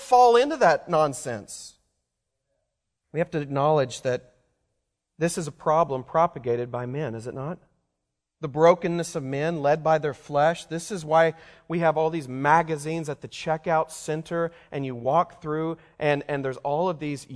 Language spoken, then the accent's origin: English; Louisiana, United States; also born or lived in Texas; In fact, I grew up in the South, Louisiana and Texas, and they had a saying in the South.